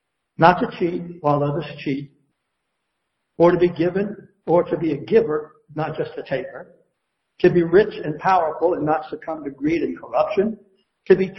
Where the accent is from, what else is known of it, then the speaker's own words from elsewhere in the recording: Brooklyn, New York, United States; My mother and my father, when I was a boy growing up in Red Hook, Brooklyn, and I'm sure this is true for just about anybody who grew up in Brooklyn